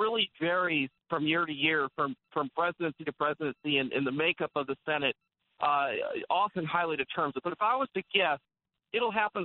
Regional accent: California, United States; now in Washington, United States; I grew up in California. I wasn't close to where a founder's home or anything like that was.

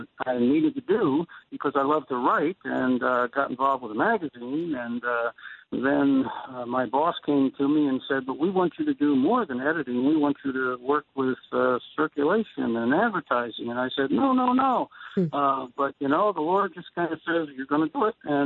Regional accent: Pennsylvania, United States; I was raised in the Pocono Mountains, and I was very happy to be with a book in a corner.

